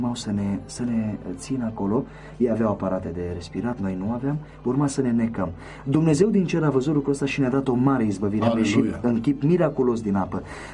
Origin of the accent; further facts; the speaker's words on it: Brăila, Brăila County, Romania; în Brăila, că mi-e orașul natal